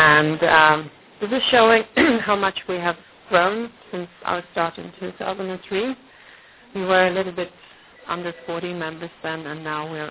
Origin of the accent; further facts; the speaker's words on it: Poland; and I'm from Poland.